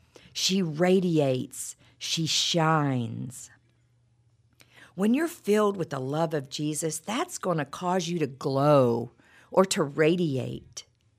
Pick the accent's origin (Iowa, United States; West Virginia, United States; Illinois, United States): West Virginia, United States; moved away as an adult; we grew up in West Virginia, not a very religious part of the country. We didn't go to church.